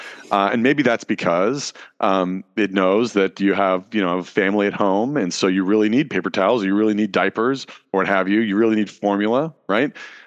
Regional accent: Grass Valley, California, United States; I will say that I grew up in Grass Valley in California

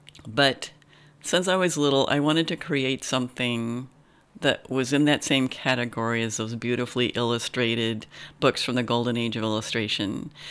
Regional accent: Kansas City, Missouri, United States; I grew up in Kansas City, Missouri

